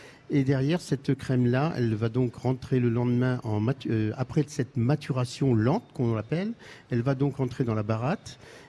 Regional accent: Normandy, France; parce qu'on est de Normandie

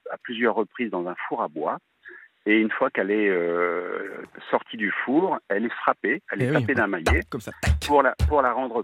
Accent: Chartres, Centre-Val de Loire, France; now in Tours, France; moi je suis originaire de Chartres, et quand je suis arrivé à Tours

